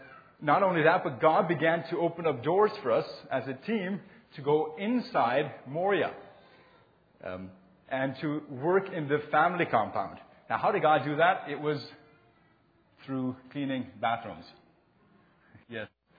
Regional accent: Winnipeg, Manitoba, Canada; I'm from Winnipeg, Manitoba, Canada.

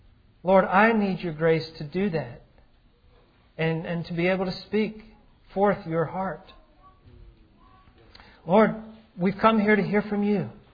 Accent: Philadelphia, Pennsylvania, United States; also born or lived in Colorado; I lived in Colorado for 10 years and I grew up in Philadelphia.

